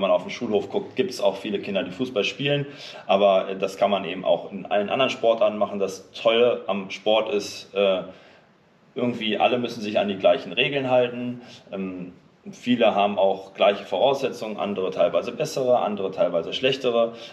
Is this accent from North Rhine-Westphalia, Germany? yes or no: no; Garbsen, Lower Saxony, Germany; denn also erstmal ist es meine Heimatstadt Garbsen.